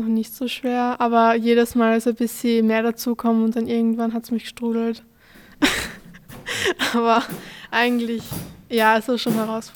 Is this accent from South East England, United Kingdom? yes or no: no; Wales, United Kingdom; German is a second language; ich bin aus Wales und 16 Jahre alt.